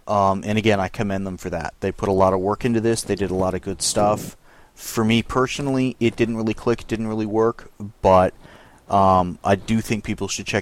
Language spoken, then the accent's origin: English; San Diego, California, United States; now in Texas, United States; I mean, I'm from San Diego, so...